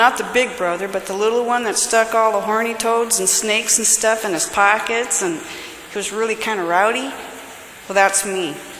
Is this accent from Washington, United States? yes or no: yes; Renton, Washington, United States; born there; I was born in Renton, Washington, and I was raised by a Southern man.